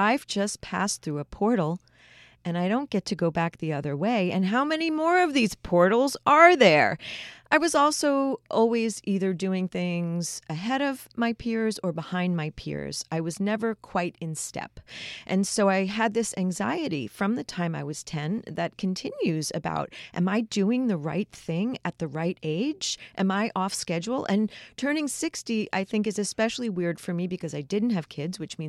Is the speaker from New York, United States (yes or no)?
yes; Long Beach, New York, United States; I'm from Long Beach, New York.